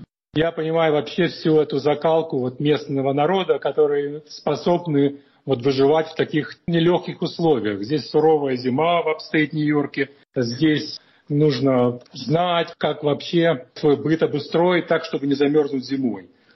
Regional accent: Moldova; now in United States; если я говорю, что я из Молдавии, раньше люди думали, что это какие-то там острова мальдивские

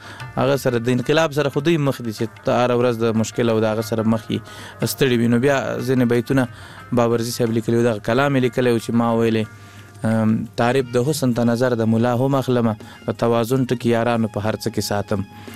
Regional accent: Laghman, Afghanistan; also born or lived in Kunduz; زمنګ اصلا د لغمان ولایت یو بیا تلی کندوز ته د ناقلونو په دوره کې

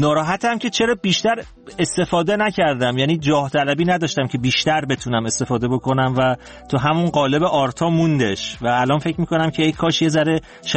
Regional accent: Tehran, Tehran Province, Iran; born there; تهران به دنیا اومدم. پدر مادر من اهل تهرانن ولی پدر بزرگ اهل تبریز بوده که در بچگی آمده به تهران.

